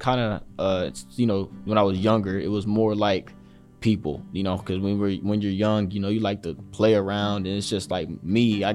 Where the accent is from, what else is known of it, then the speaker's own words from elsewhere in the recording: Jacksonville, Florida, United States; also born or lived in Houston; No, I'm not. I'm originally from Houston. I moved to Jacksonville in second grade, but, you know.